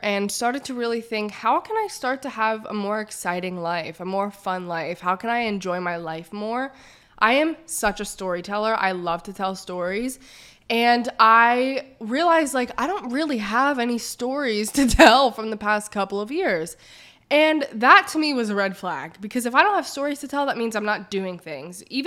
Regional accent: United Kingdom; Also British, obviously. But now I can add in my southern accent.

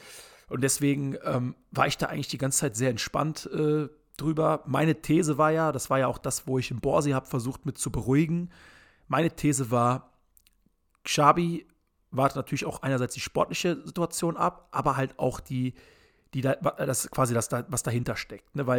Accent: Leverkusen, North Rhine-Westphalia, Germany; Mein Gott, ne, wir kommen halt aus Leverkusen, wir kennen ein paar Leute so.

